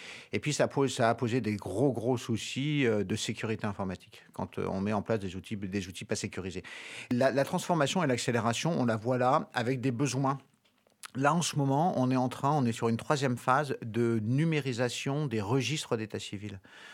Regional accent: Normandy, France; born there; je ne suis pas né ici, je suis né en Normandie.

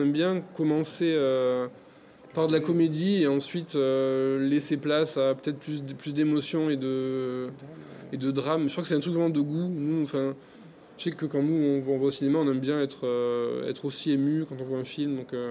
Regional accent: Nouvelle-Aquitaine, France; on a grandi dans le Lot-et-Garonne, donc c'est pas là où on a filmé vers Perpignan, mais on avait à cœur de filmer justement la ruralité où nous on a grandi.

